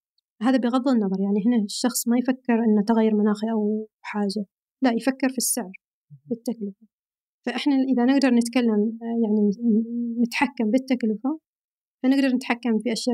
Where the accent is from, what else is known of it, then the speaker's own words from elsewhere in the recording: Al Batinah North, Oman; now in Riyadh, Saudi Arabia; أنا من الشمال، من شمال عمان. تعرف صحار؟